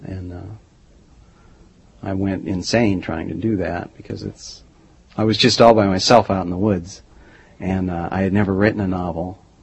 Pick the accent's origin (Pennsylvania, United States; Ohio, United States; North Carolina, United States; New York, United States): Ohio, United States; Hudson; I grew up in Hudson, Ohio, and I went to school there